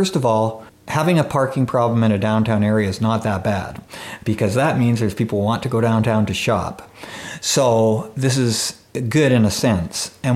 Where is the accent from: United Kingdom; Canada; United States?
Canada; Salmon Arm, British Columbia; I grew up in Salmon Arm, attended school here. Went to Okanagan College and, lived most of my life here.